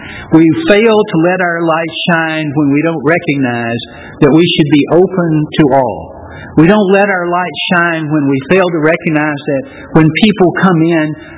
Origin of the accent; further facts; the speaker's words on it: the South, United States; Of course, we grew up in the South, and we grew up with fried food, and we grew up with salt